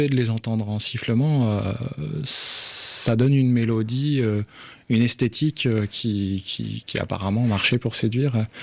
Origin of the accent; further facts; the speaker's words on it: France; accent: French; Mais moi, quand je siffle en espagnol, j'ai l'accent français, c'est sûr, ouais.